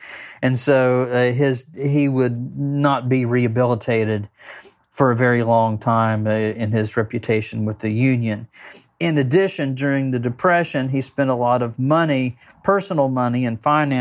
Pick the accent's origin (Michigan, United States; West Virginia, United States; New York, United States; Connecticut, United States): West Virginia, United States; my whole life growing up in West Virginia, I would have old people approach me